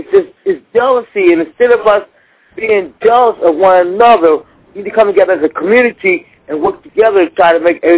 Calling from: Charleston, United States; from Charleston.

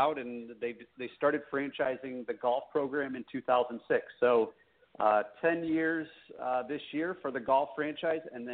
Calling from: Raleigh, North Carolina, United States; I am in Raleigh, North Carolina. So TGA is actually headquartered in LA, but I'm in an office here in Raleigh. That's where I've been for about 6 years.

